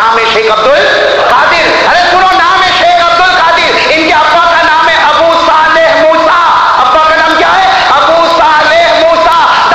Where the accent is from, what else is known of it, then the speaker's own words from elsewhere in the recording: Gujarat, India; हमारे गुजरात में भी ऐसा होता है, मैं तो चूंकि गुजरात से आया इसलिए बात कर रहा हूँ